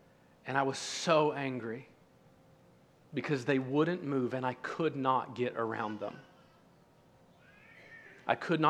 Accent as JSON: {"language": "English", "town": "Ironton", "region": "Ohio", "country": "United States", "tie": "born or raised there", "said": "We were about 3 hours from my hometown where I grew up in Ironton, Ohio."}